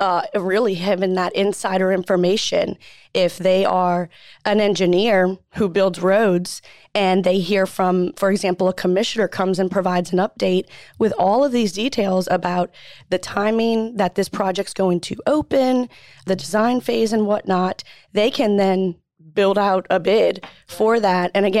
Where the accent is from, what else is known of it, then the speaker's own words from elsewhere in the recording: Louisiana, United States; moved away as an adult; I'm from Louisiana, and I actually had the opportunity to work at the Chamber of Commerce in Slidell, Louisiana. And moving to Texas